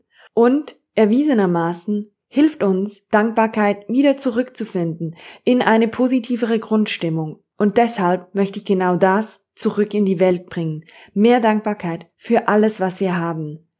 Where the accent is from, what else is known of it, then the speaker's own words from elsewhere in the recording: Zurich, Switzerland; ich bin 33-jährig und ich komme aus Zürich.